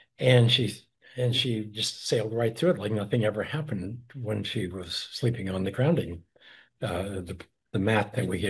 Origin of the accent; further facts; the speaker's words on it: Montana, United States; And I'm a cowboy from Montana. I'm used to doing whatever it takes with baling wire or whatever it takes.